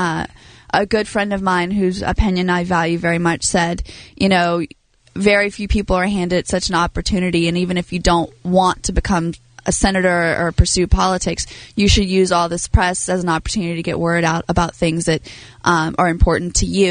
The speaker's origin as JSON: {"language": "English", "region": "Louisiana", "country": "United States", "tie": "born or raised there", "said": "it's pretty common knowledge that I'm from Louisiana."}